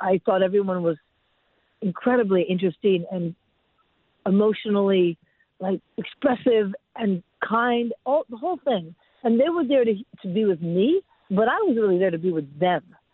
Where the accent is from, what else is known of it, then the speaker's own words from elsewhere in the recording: New York City, New York, United States; also born or lived in London / Los Angeles; I grew up in Manhattan. I didn't drive until I was in my 30s, so I moved to L.A.